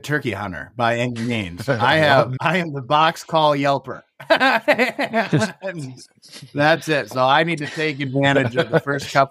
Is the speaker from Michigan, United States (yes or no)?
yes; Michigan, United States; from growing up in Southeast Michigan, I have a lot of access to private land down here.